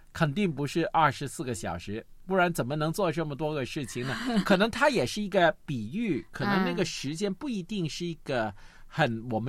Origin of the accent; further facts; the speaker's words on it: Guangdong, China; 我们广东人经常说斗长命